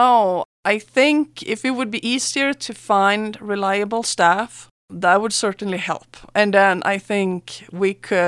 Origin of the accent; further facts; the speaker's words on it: Sweden; English is a second language; now in San Luis Valley, United States; I'm from Sweden.